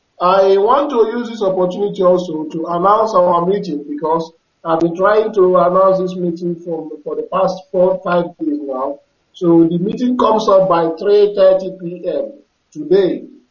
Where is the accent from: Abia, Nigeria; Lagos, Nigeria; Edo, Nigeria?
Abia, Nigeria; Isiala Ngwa; English is a second language; now in Jakarta, Indonesia; I am indigenous of Isiolangwa. I am calling from Jakarta, Indonesia.